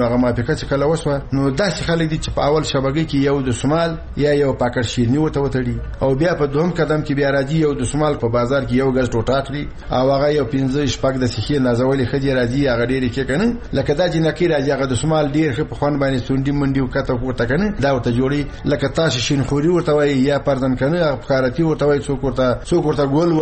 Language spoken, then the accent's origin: Pashto; Logar, Afghanistan; موږ د لوګر دی خلګو